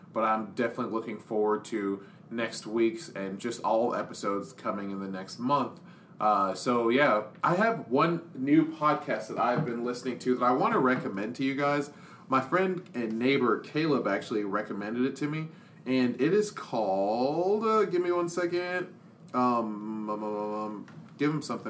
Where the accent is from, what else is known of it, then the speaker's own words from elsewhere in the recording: New York, United States; Also, I'm Italian. I'm from New York.